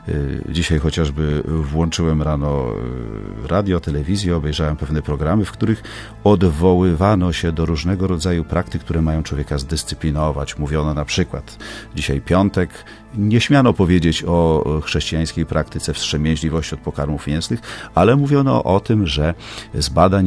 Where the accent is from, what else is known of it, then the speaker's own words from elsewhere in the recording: Gdańsk, Pomeranian Voivodeship, Poland; Dla mnie zupełnie naturalne jest to, że z Gdańska pochodzę, w związku z tym temu miejscu bardzo wiele zawdzięczam.